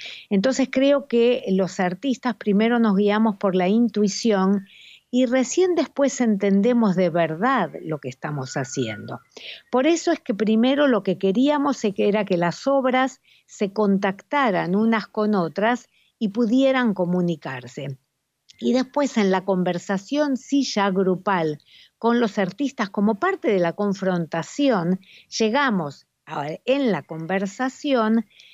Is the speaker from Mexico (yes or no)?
no; Argentina; para mí como argentina, muy argentina y también muy judía